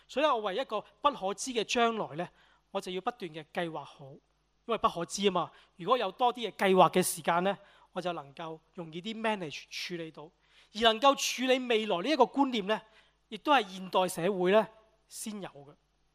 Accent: Hong Kong; 我們香港人見到士多啤梨就會傻了，好好吃啊。

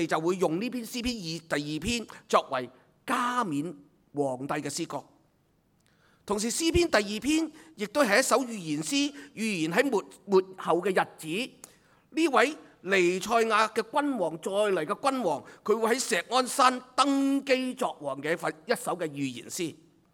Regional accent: Hong Kong; 其实我们香港人真的需要医治啊！

